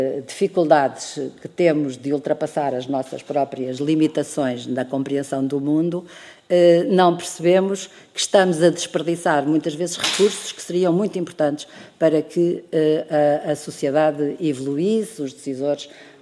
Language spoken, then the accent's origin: Portuguese; Portugal; como nós, portugueses, somos todos muitíssimo diferentes uns dos outros